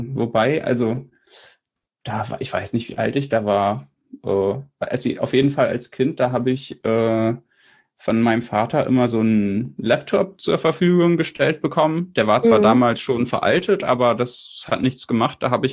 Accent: Tübingen, Baden-Württemberg, Germany; Also ursprünglich komme ich aus Tübingen, also nicht Thüringen, das Bundesland, sondern Tübingen südlich von Stuttgart.

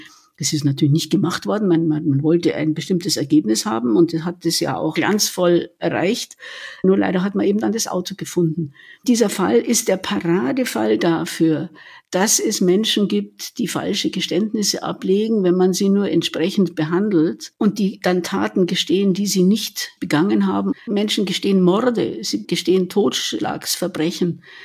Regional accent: Munich, Bavaria, Germany; born there; ich also als geborene Münchnerin

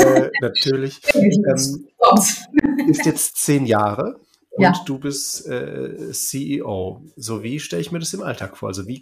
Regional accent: Uedem, North Rhine-Westphalia, Germany; Ich komme ja aus Uede

